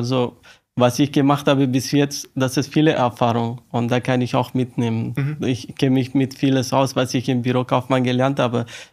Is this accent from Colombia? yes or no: no; Afghanistan; now in Austria; ich bin 40 Jahre alt. Ursprünglich komme ich aus Afghanistan, lebe ich über 20 Jahre in Österreich